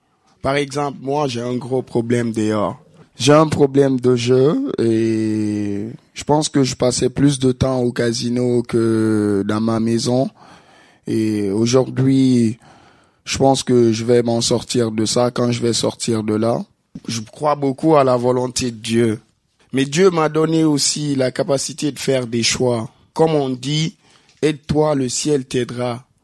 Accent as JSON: {"language": "French", "country": "Guinea", "said": "Je suis africain de la Guinée, mais pas n'importe quelle Guinée, de la Guinée où les Haïtiens sont originaires."}